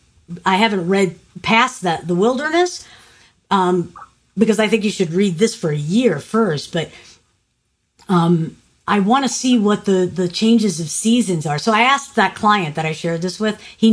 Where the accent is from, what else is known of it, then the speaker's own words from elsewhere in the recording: New York, United States; I'm a guinea from New York, that's a rock and roll singer?